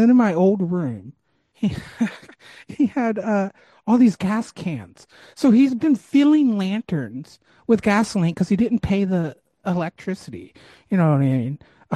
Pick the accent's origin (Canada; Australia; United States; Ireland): United States; Gettysburg, Pennsylvania; I'm from Gettysburg. Didn't grow up there. I've been there. My grandparents lived there in a trailer.